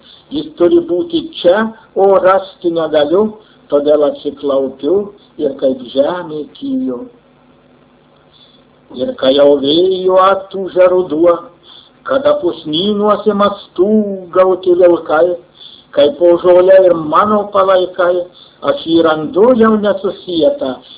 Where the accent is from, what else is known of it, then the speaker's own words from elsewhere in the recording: Marijampolė County, Lithuania; yra ir mano tėviškė. Ir mes maži vaikai dar užkopę tarp Ajavonių ir Vištyčioje aukščiausią kalną Piliakalnį